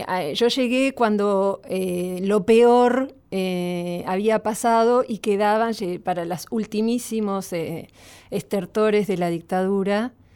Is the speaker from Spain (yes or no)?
no; General Roca, Río Negro, Argentina; Yo soy de Río Negro, de General Roca, del Valle.